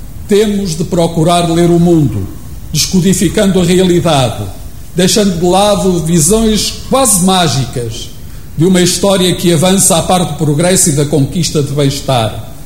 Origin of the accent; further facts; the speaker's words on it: Ovar, Aveiro, Portugal; Ovar é a minha terra, dotada de gente com capacidade para edificar um futuro melhor.